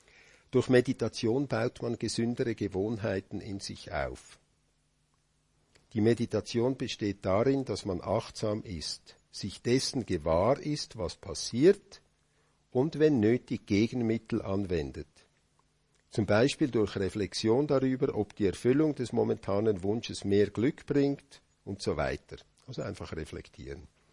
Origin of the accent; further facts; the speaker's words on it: Zug, Switzerland; wo ich aufgewachsen bin, da war mal am Regierungsgebäude in Zug eine große Mauer